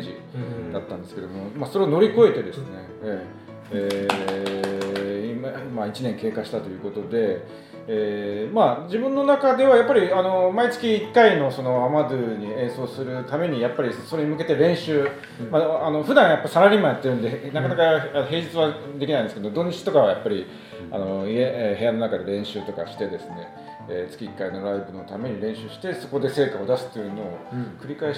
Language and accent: Japanese; Tokyo, Japan; now in Amagasaki, Japan; 私はちょっと東京の方の出身でですね、ずっと東京で過ごしてたんですけども、去年の4月から単身赴任で、尼崎の方に住んでおりましてですね